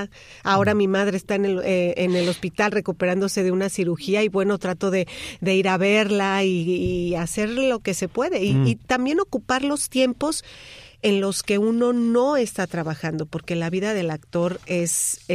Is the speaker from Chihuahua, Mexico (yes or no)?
no; Puebla, Mexico; also born or lived in Mexico City; Yo soy chilanga banda, como decimos en México. Yo soy del DF. Nací en Ciudad de México y crecí en la ciudad de Puebla.